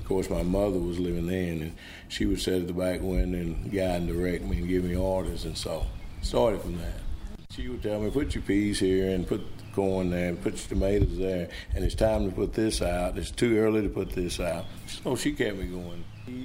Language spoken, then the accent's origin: English; Dardanelle, Arkansas, United States; And then they all just moved this direction to Dardanelle, and that's where we were born and raised right here.